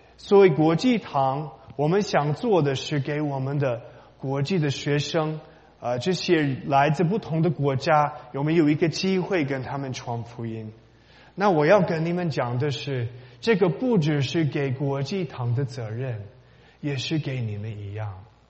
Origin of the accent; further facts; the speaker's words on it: United States; Chinese is a second language; 我一个美国人去中国大陆和台湾有很多机会